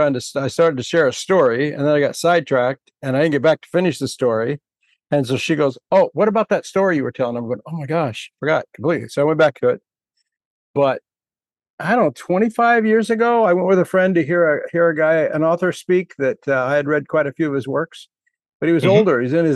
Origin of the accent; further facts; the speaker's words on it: California, United States; But I grew up in California, man. We don't have any such things.